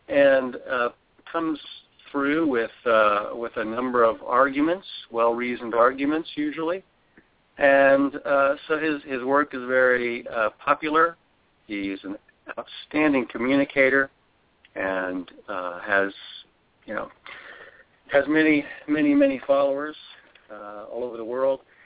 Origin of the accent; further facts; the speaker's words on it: Nebraska, United States; Okay, well, I was born in Nebraska, raised in Nebraska, and attended church from my youth, and then went to university at the University of Nebraska